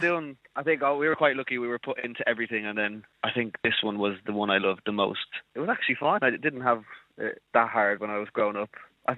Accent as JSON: {"language": "English", "town": "Dublin", "region": "Leinster", "country": "Ireland", "tie": "born or raised there", "said": "I grew up in Lucan in Dublin."}